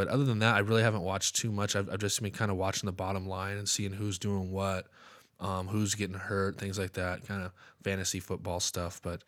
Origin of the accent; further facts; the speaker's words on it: Scotland, United Kingdom; I go, no, I'm just Scottish. There's a difference.